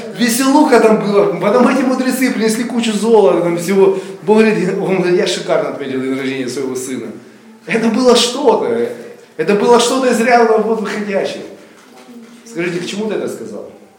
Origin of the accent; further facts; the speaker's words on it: Israel; мы братья из Израиля.